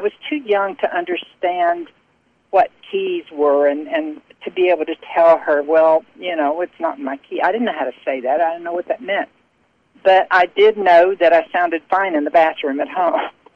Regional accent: Oklahoma City, Oklahoma, United States; also born or lived in Florida; I went back to my hometown of Oklahoma City. We lived in Florida at the time. Went back to Oklahoma City

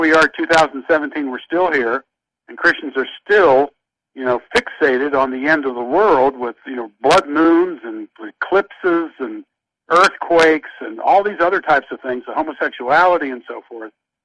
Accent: Pittsburgh, Pennsylvania, United States; I was from Pittsburgh area as well.

